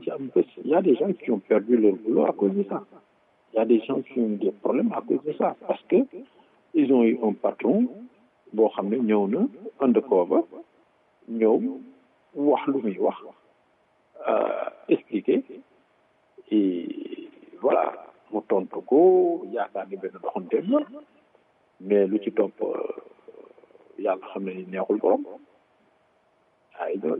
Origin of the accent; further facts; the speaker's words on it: Senegal; On est des Sénégalais